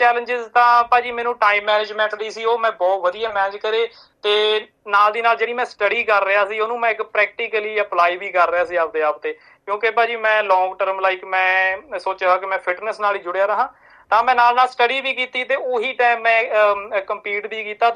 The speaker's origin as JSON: {"language": "Punjabi", "town": "Somalkheri", "region": "Punjab", "country": "India", "also_born_or_lived": "Canada", "moved": "yes", "lives_now": "Melbourne, Australia", "said": "ਮੈਂ ਡਿਸਟ੍ਰਿਕਟ ਲੁਧਿਆਣਾ ਦੇ ਪਿੰਡ ਸੋਮਲਖੇੜੀ ਤੋਂ ਆ, ਰਾੜਾ ਸਾਹਿਬ ਦੇ ਕੋਲ ਆ, ਮਲੇਰਕੋਟਲੇ ਦੇ ਕੋਲ ਜੇ ਕਹਿ ਦਈਏ। ਤੇ ਭਾਜੀ ਮੈਂ ਲੇਟ 2017 ਤੋਂ ਮੈਲਬਰਨ ਚ ਰਹਿ ਰਿਹਾ, ਤੇ ਵੈਸੇ ਮੈਂ ਕੈਨੇਡਾ ਵੀ ਰਹਿ ਕੇ ਆਇਆ 6 ਮਹੀਨੇ"}